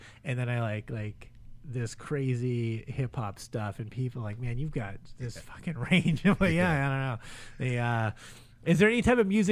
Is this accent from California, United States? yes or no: yes; Long Beach, California, United States; I grew up in Long Beach, so my go to is like G-Funk. I mean, that's what I grew up on, and I mean that's the neighborhood I grew up in, and what I love.